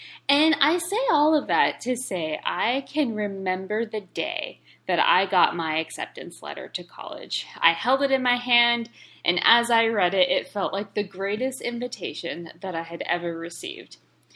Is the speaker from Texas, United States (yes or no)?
yes; Texas, United States; So I'm from a small town in South Texas, as far south as you can get. My hometown had 26,000 people